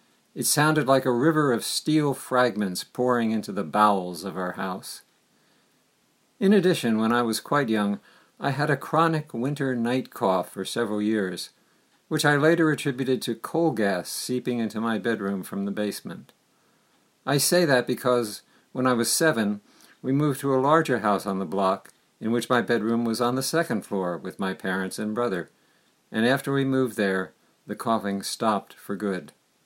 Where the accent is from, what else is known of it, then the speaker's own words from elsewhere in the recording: New Jersey, United States; When I was growing up in New Jersey in the 1940s, I lived with my family in a house that was heated, as were most houses in the Northeast then, with coal.